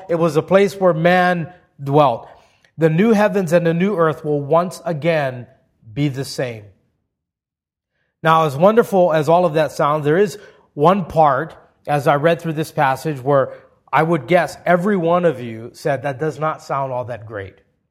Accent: Hawaii, United States; I grew up in Hawaii. Blue skies, white sands, warm water. I grew up fishing.

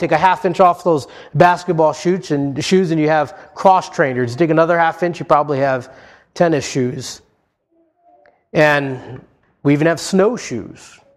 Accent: Hawaii, United States; And growing up in Hawaii, I remember well, in the year 1986, I was only 11 years old at that time

